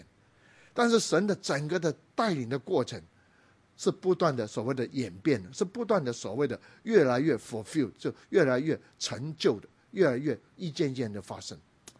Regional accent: Guangdong, China; 我一个广东人

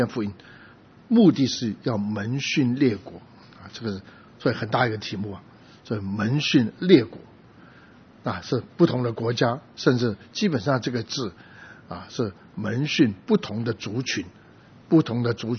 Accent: Taipei, Taiwan; 我们就在台北市，都是台北市人，起码户籍成本是这样说。但是我们住在万华，住在个单区

